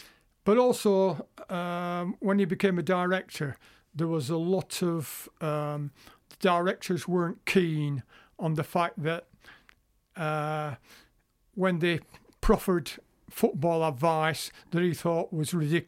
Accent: Withnell, North West England, United Kingdom; I'm from Wythnal.

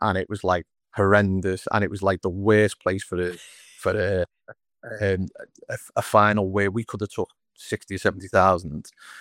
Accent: Isle of Man; we're from the Isle of Man

